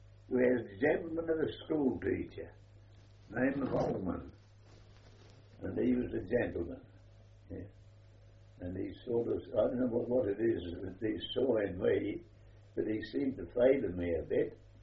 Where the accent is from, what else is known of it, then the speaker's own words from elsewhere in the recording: Fulbourn, East of England, United Kingdom; moved away; also born or lived in Cambridge; Well, you see, I moved from Cambridge to Fulbourne fairly early in life.